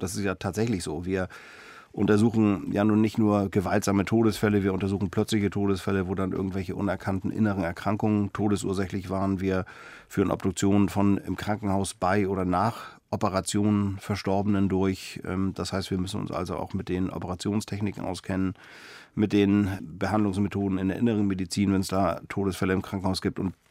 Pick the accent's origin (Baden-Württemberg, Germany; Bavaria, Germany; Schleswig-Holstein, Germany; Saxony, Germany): Schleswig-Holstein, Germany; Kiel; Ich bin eben dann in Kiel bei meiner Mutter aufgewachsen und eigentlich ohne Vater.